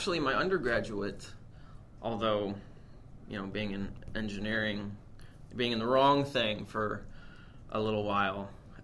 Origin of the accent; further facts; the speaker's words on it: Wellsville, New York, United States; born there; I was born in Wellsville, Western New York. My dad grew up in Wilson.